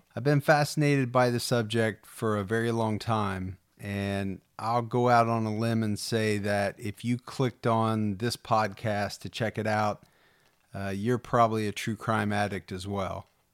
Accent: Dayton, Ohio, United States; it has ties to my hometown of Dayton, Ohio

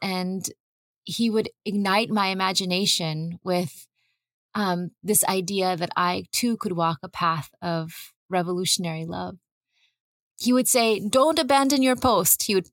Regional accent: California, United States; I grew up in California's Central Valley. I grew up on the farmland that my grandfather had farmed.

